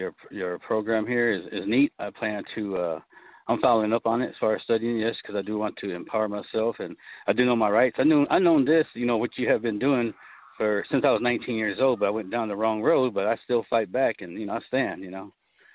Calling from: San Antonio, Texas, United States; Okay, I'm here in Texas, San Antonio.

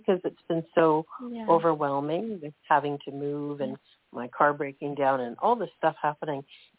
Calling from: United Kingdom; I'm calling from the UK.

